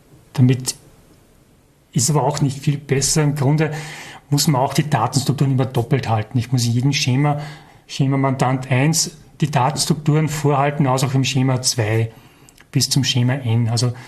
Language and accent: German; Salzburg, Austria; ich komme aus Österreich, genauer gesagt aus Salzburg.